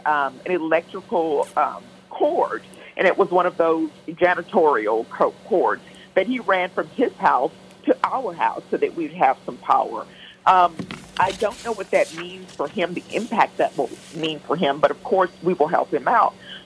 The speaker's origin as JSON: {"language": "English", "region": "Texas", "country": "United States", "said": "And I really don't, as a Texan, think that we are, the things that we go through are for the faint of heart."}